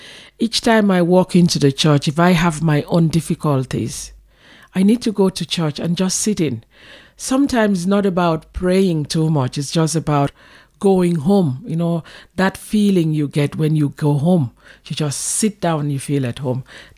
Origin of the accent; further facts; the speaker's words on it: Akwa Ibom, Nigeria; Nigeria, in the southern part of Nigeria, in a state called Akwa Ibom.